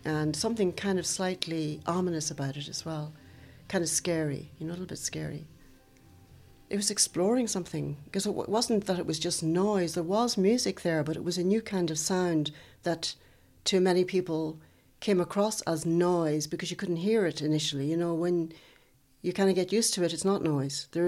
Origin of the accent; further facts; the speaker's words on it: Ulster, Ireland; when I was growing up in Donegal and I was that age in my teenage years, I used to religiously watch Ready, Steady, Go and Top of the Pops.